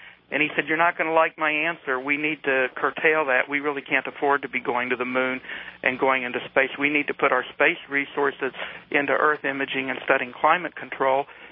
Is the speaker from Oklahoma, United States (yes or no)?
yes; Tulsa, Oklahoma, United States; I grew up in Tulsa doing duck and cover drills.